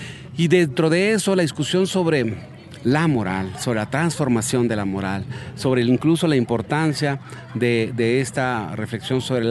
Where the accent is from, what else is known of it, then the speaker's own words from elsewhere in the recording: Mexico; cómo llegamos a este punto como sociedad mexicana